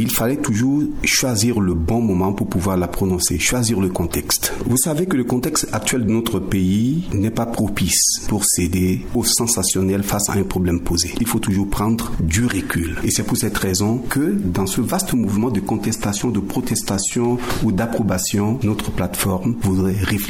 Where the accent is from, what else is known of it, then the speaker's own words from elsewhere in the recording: Central African Republic; je suis un centrafricain